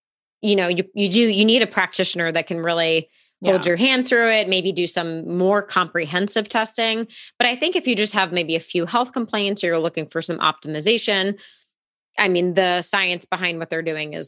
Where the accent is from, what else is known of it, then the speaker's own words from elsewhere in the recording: Las Vegas, Nevada, United States; from Vegas, and I'm here with my sister Lauren all the way in New York City.